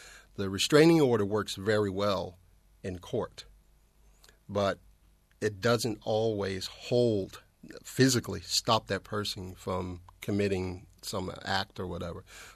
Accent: East Coast, United States; also born or lived in Texas; now in Australia; I spent a lot of my time in Texas, although I'm from the East Coast.

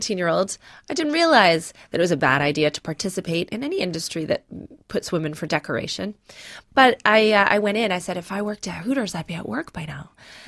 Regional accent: Canada; I grew up in Canada.

